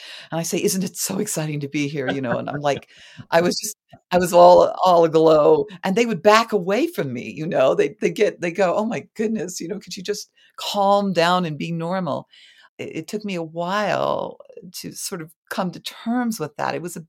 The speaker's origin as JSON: {"language": "English", "region": "Deep South", "country": "United States", "tie": "born or raised there", "also_born_or_lived": "Seattle, United States", "said": "That's what we would call it in the Deep South where I grew up in the United States."}